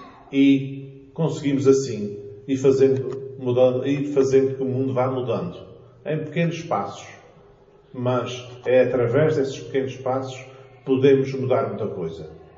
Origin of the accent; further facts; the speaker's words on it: Pico, Azores, Portugal; eu próprio sou de uma terra pequena e distante, sou do Pico